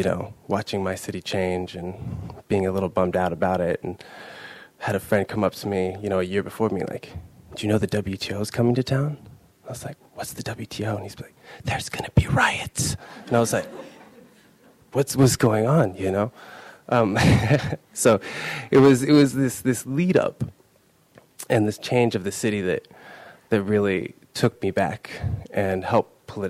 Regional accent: Seattle, Washington, United States; I grew up in and around the Seattle area and Seattle proper. My entire life just came from there.

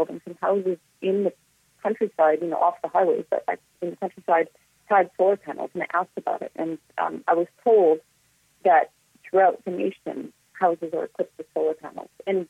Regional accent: United States; born there; because I was born in the States

